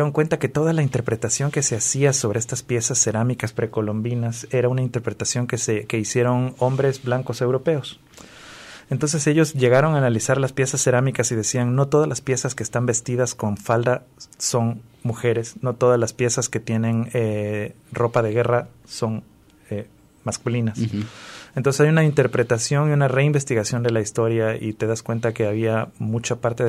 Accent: Guayaquil, Guayas, Ecuador; Nosotros venimos de Guayaquil, que es la ciudad más grande, la ciudad costera, pero al mismo tiempo es una ciudad muy tradicional, muy machista, muy conservadora.

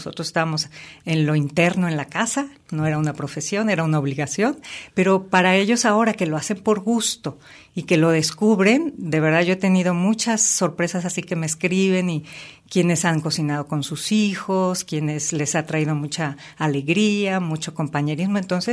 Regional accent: Guadalajara, Jalisco, Mexico; also born or lived in Sayula / Ciudad Guzmán; yo soy de tres lugares, siempre lo digo. Aunque nací en Guadalajara, yo soy de Sayula, de Ciudad Guzmán y de Guadalajara.

